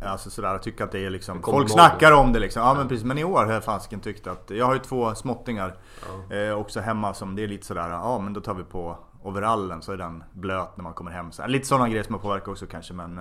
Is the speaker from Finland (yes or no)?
no; Borlänge, Dalarna County, Sweden; now in Täby, Sweden; Jag kommer från Borlänge. Utkanten av Borlänge kan man säga. Förorten, ja, Skräddarbacken. Skräddarbacken utanför Borlänge jag växte upp i. Och bodde där i, att jag flyttade till Stockholm då, vilket ju var 96-97 årsskiftet där.